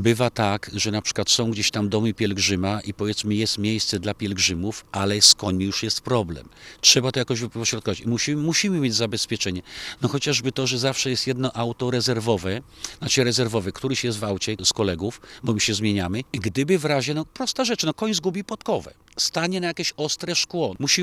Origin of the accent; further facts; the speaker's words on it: Mława, Masovian Voivodeship, Poland; mąż właścicielki stajni Tarpan, jestem z Mławy